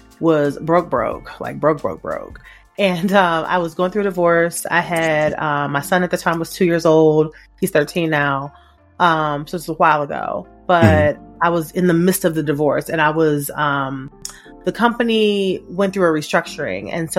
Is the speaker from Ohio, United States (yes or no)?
yes; Cleveland, Ohio, United States; now in Detroit, United States; I am originally from Cleveland, Ohio. I have been a resident of the Detroit area for about 15 years.